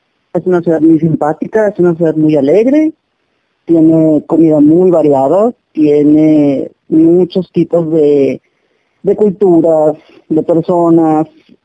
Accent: Los Mochis, Sinaloa, Mexico; nosotros los Mochis no tenemos un clima de 4 estaciones. No es un clima otoño, invierno, verano, primavera. No existe eso. Nosotros tenemos Muchísimo, muchísimo, muchísimo calor

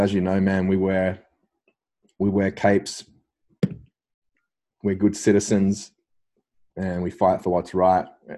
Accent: Cherrybrook, New South Wales, Australia; it's actually where I grew up and lived in Cherrybrook.

